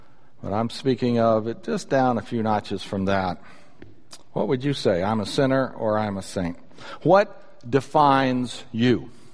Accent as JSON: {"language": "English", "town": "Birmingham", "region": "Alabama", "country": "United States", "tie": "born there", "said": "I was born in Birmingham, Alabama. And so you play … I will stand up and I will salute."}